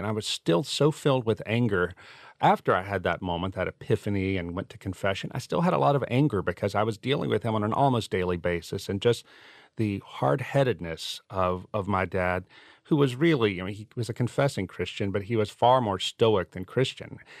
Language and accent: English; St. Francisville, Louisiana, United States; also born or lived in Philadelphia; my wife and I felt that we needed to move from Philadelphia back to my hometown in Louisiana, a little town called St. Francisville, to care for my parents and to help care for my sister's children.